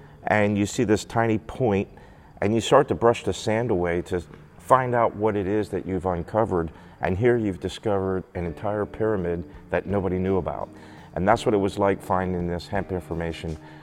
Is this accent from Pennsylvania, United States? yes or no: yes; Pennsylvania, United States; I'm a hemp historian, and I'm born and raised in Lancaster County.